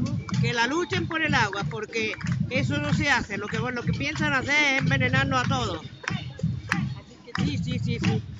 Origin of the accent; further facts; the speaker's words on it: San Carlos, Mendoza, Argentina; Yo soy de San Carlos, pero no quiero que toquen nada del agua, la cordillera y todo. Tengo 83 años.